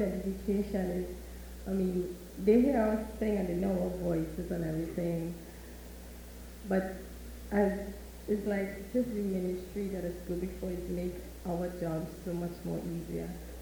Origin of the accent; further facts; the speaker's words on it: Canada; And you say, well, I'm from Canada.